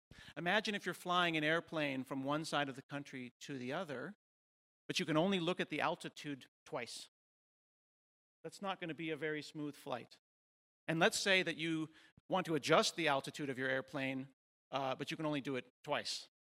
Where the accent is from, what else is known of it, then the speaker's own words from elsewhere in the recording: Portland, Oregon, United States; And I said, "Well, I'm from Portland."